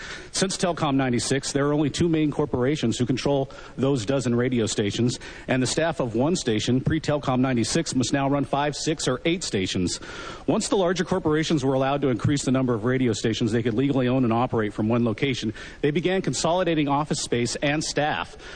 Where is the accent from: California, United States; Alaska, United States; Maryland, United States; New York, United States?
California, United States; Modesto; My hometown, Modesto, is an area without any community-minded radio stations.